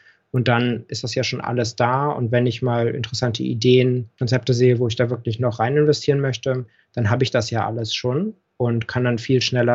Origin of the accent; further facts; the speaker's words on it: Berlin, Germany; born there; also ich bin in Berlin auch geboren, Geburtsurkunde steht auch West-Berlin